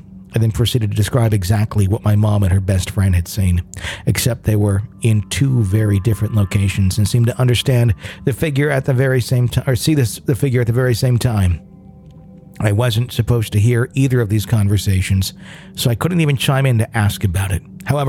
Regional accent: Branson, Missouri, United States; Where are you from? And I said, Branson. They're like, where is that? So it's in Missouri.

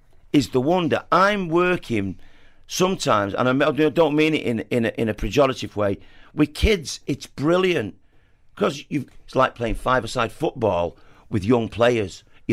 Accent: Salford, North West England, United Kingdom; I'm from Salford.

